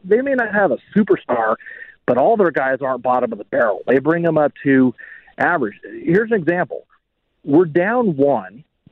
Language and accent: English; Olathe, Kansas, United States; Hey, no worries. Actually, I'm from Olathe.